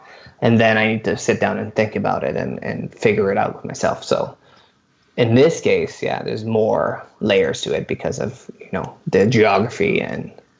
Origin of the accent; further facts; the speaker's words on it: Israel; moved away; living away from my family and living away from my hometown, my country, the place I grew up in, and what does that mean to me?